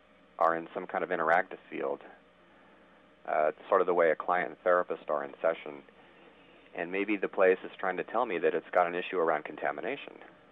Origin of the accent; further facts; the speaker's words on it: San Diego, California, United States; I was born in San Diego and I've traveled a bit, but have always lived in California.